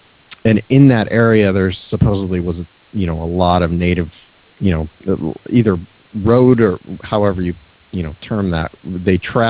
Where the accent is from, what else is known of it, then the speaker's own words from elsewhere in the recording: Bolivar, United States; I grew up in Bolivar, and Bolivar's home to Fort Lawrence